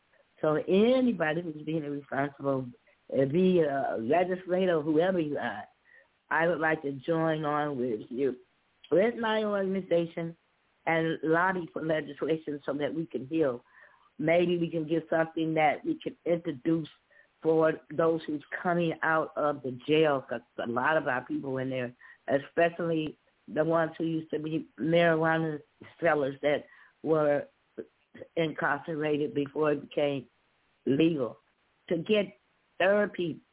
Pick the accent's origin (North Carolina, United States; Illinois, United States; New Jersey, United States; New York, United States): Illinois, United States; Chicago; I was born and raised in Chicago. I did most of my things in Chicago.